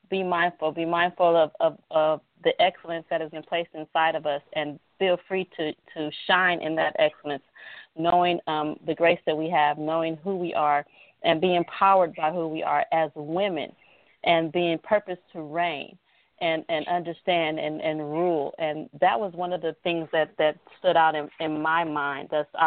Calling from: El Segundo, California, United States; I'm calling in from El Segundo, California.

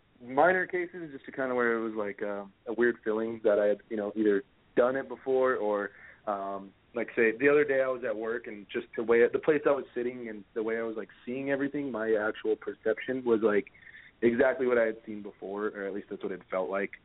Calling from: Colorado, United States; I'm calling from Colorado.

